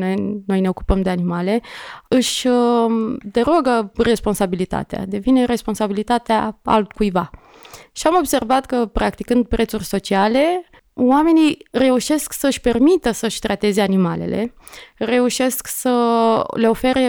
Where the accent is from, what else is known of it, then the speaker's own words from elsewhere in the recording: Bacău, Bacău County, Romania; Mi-amintesc și eu când eram copil în Bacău și vedeam cum sunt capturați câinii, eram impactată.